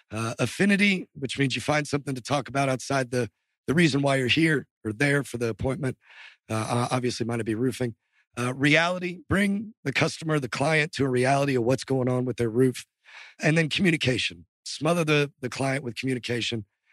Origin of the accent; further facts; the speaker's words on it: Evansville, Indiana, United States; I grew up in Southern Indiana, a little town called Evansville, right on the Ohio River.